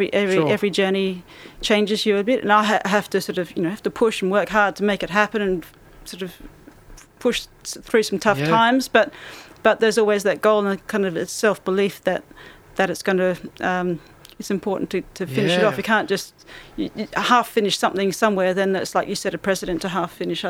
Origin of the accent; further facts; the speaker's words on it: Western Australia, Australia; I'm West Australian